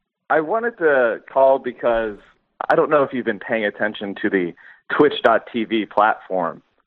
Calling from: Pennsylvania, United States; from Pennsylvania.

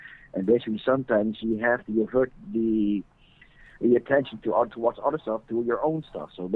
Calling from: Netherlands; I'm calling all the way from the Netherlands, actually. I'm calling way overseas.

